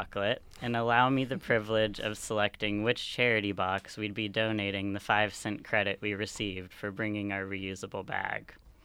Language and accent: English; California, United States; So my story, I'm from California